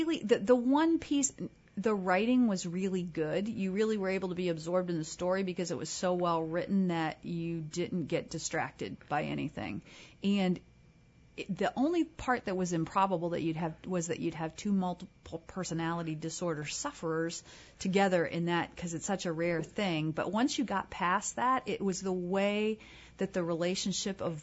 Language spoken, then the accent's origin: English; Virginia Beach, Virginia, United States; My family, I grew up in Virginia Beach, and I used to spend summers at my grandmother's